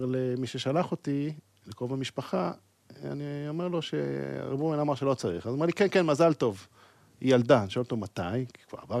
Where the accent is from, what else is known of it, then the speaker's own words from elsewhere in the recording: Jerusalem, Jerusalem District, Israel; ירושלים, עיר הקודש שבה גדלתי, נולדתי, גדלתי, ורוב שנותיי הצעירות גדלתי בשכונת גאולה.